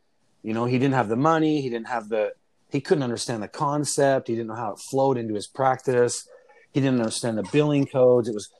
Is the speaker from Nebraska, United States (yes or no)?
no; Utah, United States; And I think growing up in Utah and having a farm and being resourceful and working with tools when I was younger, I've never felt limited.